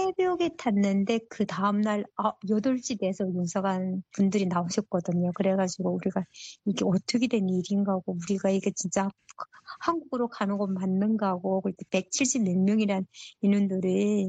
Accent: North Korea; accent: North Korean dialect; now in South Korea; 저 면접하는 과정에 제가 북한 사투리가 나왔나 봐요.

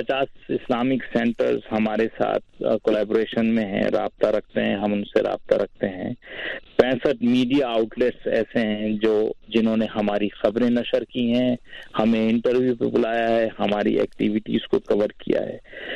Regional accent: Pakistan; پاکستان جہاں میرا بچپن گزرا ہے اور کالج بھی میں نے وہیں سے کیا, یونیورسٹی بھی وہیں سے ختم کی

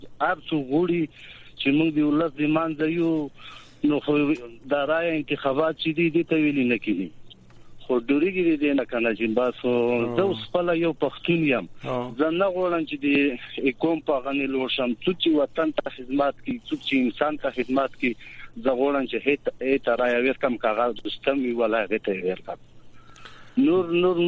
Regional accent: Afghanistan; دا غولم مونږ د افغانستان ولست

